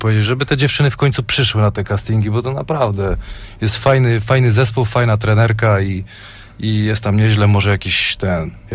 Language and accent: Polish; Wrocław, Lower Silesian Voivodeship, Poland; ale no jestem z Wrocławia, to chyba bym skłamał, gdybym powiedział, że mnie to nie interesuje.